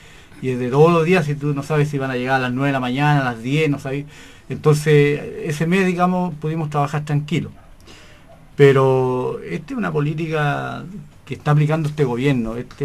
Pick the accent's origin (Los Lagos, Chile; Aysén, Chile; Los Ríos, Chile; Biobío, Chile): Biobío, Chile; Talcahuano; a pesar que soy nacido y criado acá en Talcahuano